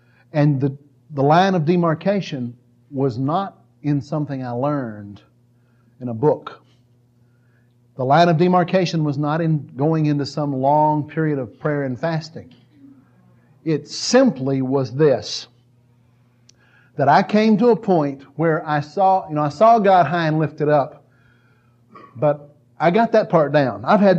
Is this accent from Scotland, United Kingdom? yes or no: yes; Scotland, United Kingdom; Because, you know, I'm Scottish Presbyterian. I've got all this thick-headed, you know, Celtic bullheadedness in me.